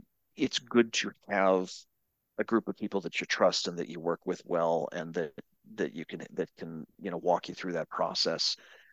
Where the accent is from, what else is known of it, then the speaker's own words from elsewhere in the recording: Cleveland, Ohio, United States; now in Atlanta, United States; I'm from Cleveland. I live in Atlanta.